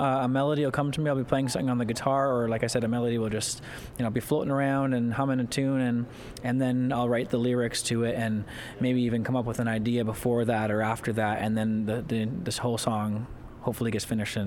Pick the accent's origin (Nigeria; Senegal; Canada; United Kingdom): Canada; Toronto, Ontario; I did play my hometown, Toronto, on the 24th of January